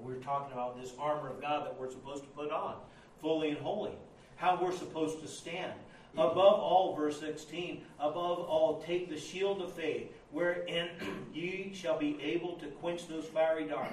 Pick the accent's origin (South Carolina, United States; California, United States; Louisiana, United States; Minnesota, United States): Louisiana, United States; Slidell; I'm from Slidell, Louisiana. A little different there.